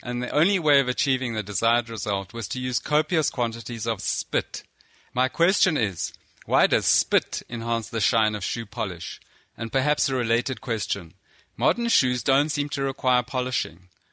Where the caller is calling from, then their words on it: South Africa; I'm phoning you from South Africa.